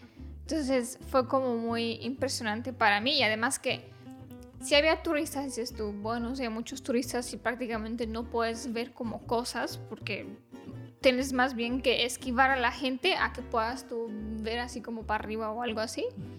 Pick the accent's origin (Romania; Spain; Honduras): Romania; Spanish is a second language; yo como rumana, creciendo en Rumanía, sí he comido pasta y pizza cuando era chiquita.